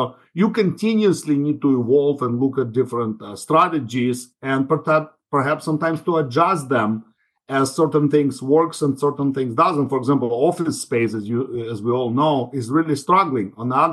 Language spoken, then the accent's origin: English; Ukraine; now in United States; So I'm originally from Ukraine. I have immigrated 30 plus years ago and ended up settling down in Silicon Valley.